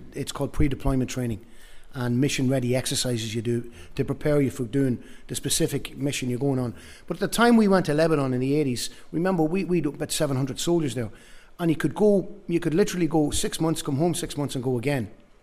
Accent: Ireland; but we're Irish, and we're very proud to be Irish. Remember, I'm half Italian.

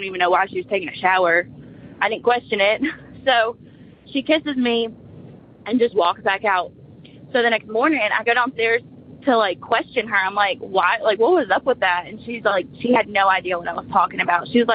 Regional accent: Munford, Tennessee, United States; I'm from Munford, Tennessee.

